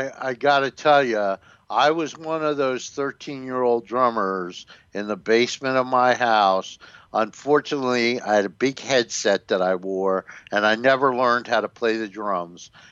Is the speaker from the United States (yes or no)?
yes; Bethesda, Maryland, United States; I grew up in Bethesda for a large part of my life.